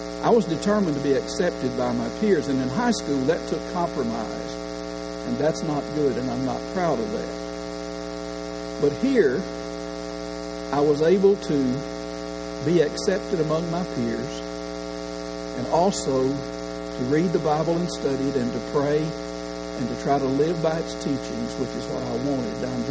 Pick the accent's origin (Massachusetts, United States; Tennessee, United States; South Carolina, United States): Tennessee, United States; Paris; James from Paris, Tennessee, who was formerly from Henderson, Tennessee, was my preacher as I was growing up in Paris